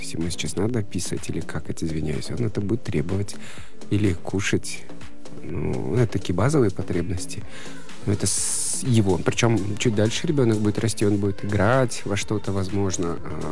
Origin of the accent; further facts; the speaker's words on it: Kyrgyzstan; Я типичный, типичный кыргыз. Монголоидный, такой не очень симпатичный, очень узкие глаза.